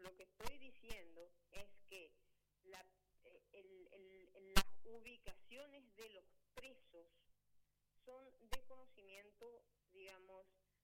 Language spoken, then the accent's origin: Spanish; Argentina; now in Paraguay; Hasta el día, no, yo soy argentina.